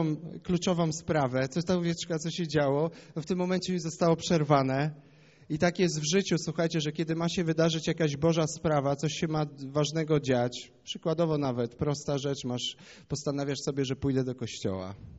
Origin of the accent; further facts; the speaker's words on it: mountains, Poland; Tak, bo pochodzę z gór.